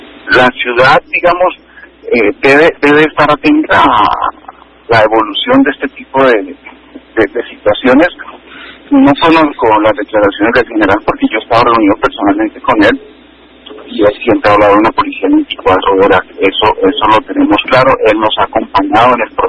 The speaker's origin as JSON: {"language": "Spanish", "town": "Cali", "region": "Valle del Cauca", "country": "Colombia", "said": "En la medida que nosotros como caleños tengamos actividad en unos horarios incluso superiores"}